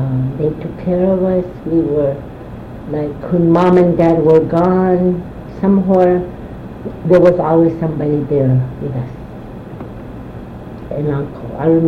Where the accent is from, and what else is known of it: Barrow, Alaska, United States; born or raised there